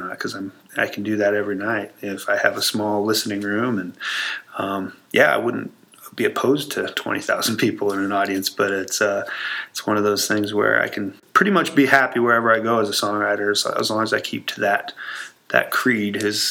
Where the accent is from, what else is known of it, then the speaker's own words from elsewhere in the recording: Mount Ayr, Iowa, United States; born there; now in Coon Rapids, United States; I was born in Mount Air, Iowa, southern Iowa, tiny little town, about 1,000 people, and it's where my, you know, father still lives down in there.